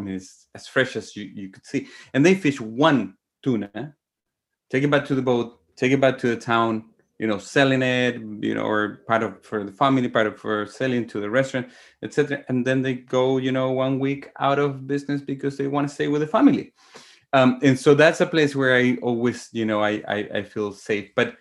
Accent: Chile; I'm from Chile, from the south of Chile

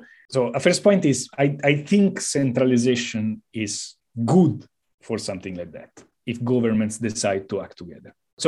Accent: Rome, Lazio, Italy; English is a second language; All the empires, and I'm from Rome, and the Roman Empire is not here anymore.

